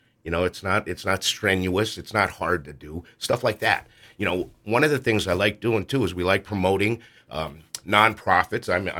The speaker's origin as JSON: {"language": "English", "town": "West Pittston", "region": "Pennsylvania", "country": "United States", "tie": "born or raised there", "said": "But I'm born and raised in West Pittston, Wyoming area graduate, right? Raised my kids there."}